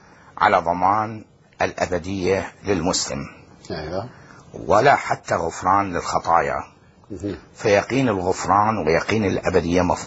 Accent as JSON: {"language": "Arabic", "country": "Iraq", "tie": "born or raised there", "said": "من العراق، ولدت في العراق من عائلة مسلمة متعصبة جدا"}